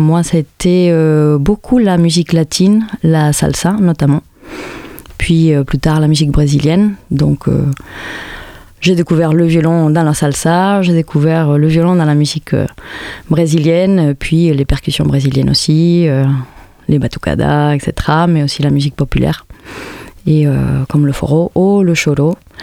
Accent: Madrid, Community of Madrid, Spain; now in Montpellier, France; Je viens de Madrid, j'ai fait mes débuts en musique à Madrid, puis je suis partie en France et c'est précisément la musique qui m'a fait atterrir à Montpellier.

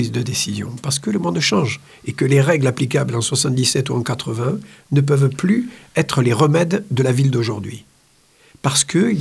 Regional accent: Montpellier, Occitanie, France; born there; Moi, j'y suis pour rien si je suis né à Montpellier.

